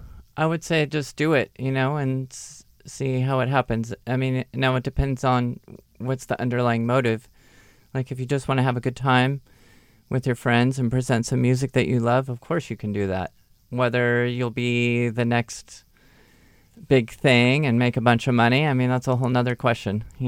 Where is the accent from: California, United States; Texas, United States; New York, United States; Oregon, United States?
California, United States; Long Beach; now in Pasadena, United States; I grew up in Long Beach. I've lived in urban areas, suburban areas. I live in Pasadena now all my life